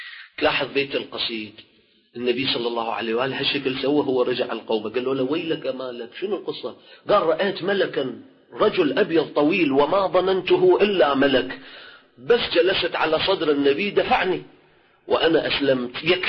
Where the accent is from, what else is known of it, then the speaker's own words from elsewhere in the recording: Iraq; احنا عندنا بالعراق